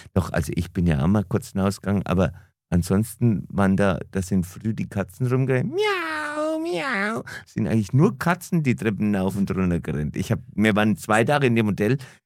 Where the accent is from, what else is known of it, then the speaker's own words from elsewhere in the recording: Bavaria, Germany; bei uns in Franken